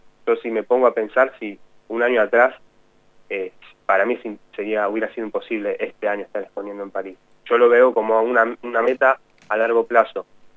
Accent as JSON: {"language": "Spanish", "town": "Luis Guillón", "region": "Buenos Aires Province", "country": "Argentina", "said": "Yo soy de Luis Guillón, es partido de Esteban Echeverría"}